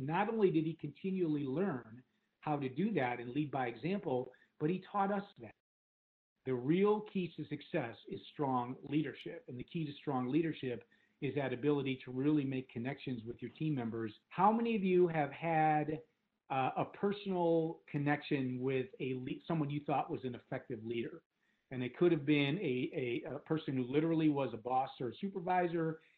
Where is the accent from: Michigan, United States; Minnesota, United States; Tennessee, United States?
Michigan, United States; also born or lived in Chicago; I was born and raised in Michigan and spent most of my life here. The one exception was when I lived in Chicago for 10 years.